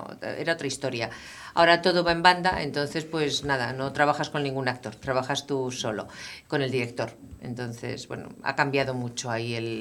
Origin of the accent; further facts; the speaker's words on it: Zaragoza, Aragon, Spain; me vine de Zaragoza.